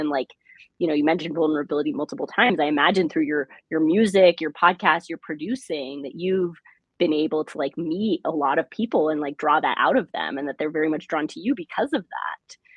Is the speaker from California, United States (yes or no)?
yes; California, United States; I grew up in the Bay Area of California